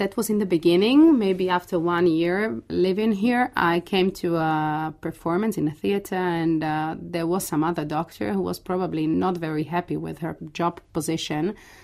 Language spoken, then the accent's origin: English; Slovakia; first language Slovak; English is a second language; My mother tongue is Slovak, so I decided to talk to them in Slovak.